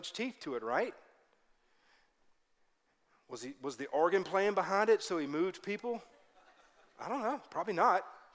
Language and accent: English; Baton Rouge, Louisiana, United States; Because I grew up in Baton Rouge, Louisiana. My wife and I both did.